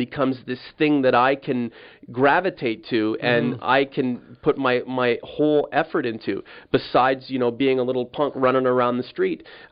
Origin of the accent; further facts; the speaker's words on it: Canada; I'm a Canadian, so you know it's almost my right to be a hockey fan